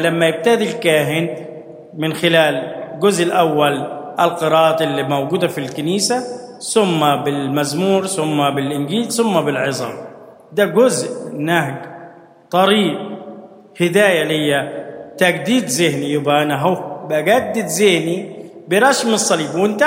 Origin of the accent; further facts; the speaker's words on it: Egypt; واحنا مصريين مش مرضى